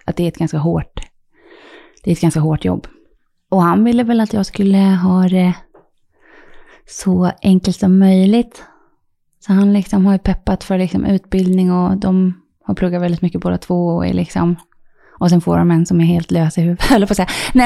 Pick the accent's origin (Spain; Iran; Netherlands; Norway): Spain; Canary Islands; now in Sweden; Mamma från Finland och pappa är från, han födde Venezuela. Med, och jag är uppvuxen i Spanien också på Kanarieöarna.